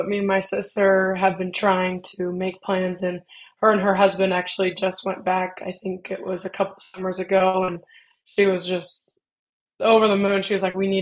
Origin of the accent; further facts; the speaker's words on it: Colorado Springs, Colorado, United States; I grew up, I was born in Colorado Springs, and soccer was the go-to sport there when you were little.